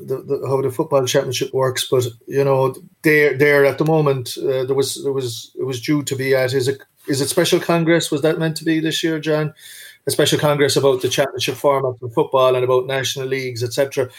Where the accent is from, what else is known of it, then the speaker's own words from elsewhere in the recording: Cork, Munster, Ireland; when I was growing up in Cork